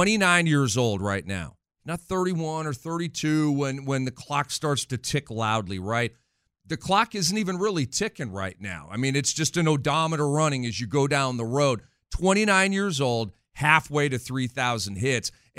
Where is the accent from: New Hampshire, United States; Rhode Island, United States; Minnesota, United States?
Minnesota, United States; Minneapolis; I grew up in Minneapolis, Minnesota.